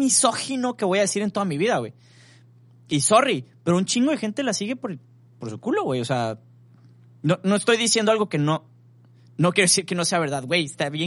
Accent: Ciudad Obregón, Sonora, Mexico; born there; now in Culiacán, Mexico; como nací en Obregón, en Cajeme

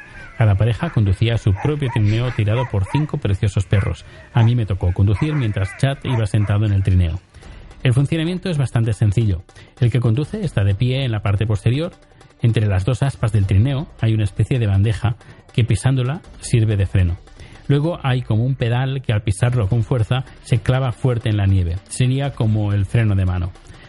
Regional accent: Spain; yo no soy francés, soy español

